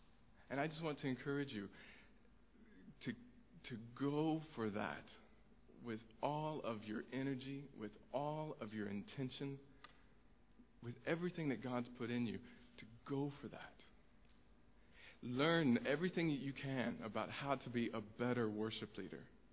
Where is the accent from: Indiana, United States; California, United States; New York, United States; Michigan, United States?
Indiana, United States; Indianapolis; I am American. I grew up in a city called Indianapolis. It's near Chicago, for those of you who are somewhat familiar with that part of America.